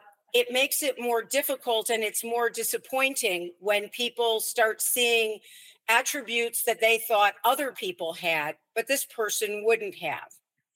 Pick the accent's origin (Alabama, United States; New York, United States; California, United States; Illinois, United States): Illinois, United States; Chicago; I love Chicago. I grew up in Chicago.